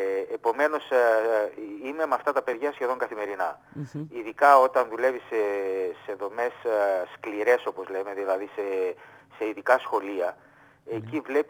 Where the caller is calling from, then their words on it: Trikala, Thessaly, Greece; Μια χαρά, καλησπέρα από Τρίκαλα